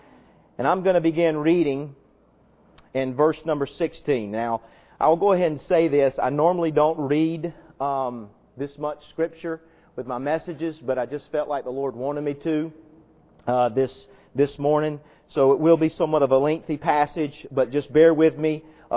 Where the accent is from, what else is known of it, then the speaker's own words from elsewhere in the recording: South Carolina, United States; I'm a boy from South Carolina. I had to do it.